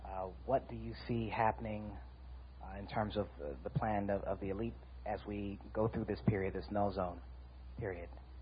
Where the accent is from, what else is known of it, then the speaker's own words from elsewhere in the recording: Los Angeles, California, United States; I'm from Los Angeles.